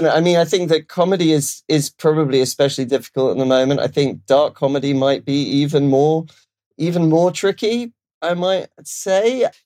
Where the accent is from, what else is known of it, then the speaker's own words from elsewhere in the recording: London, United Kingdom; now in Los Angeles, United States; I'm from London, obviously, but I live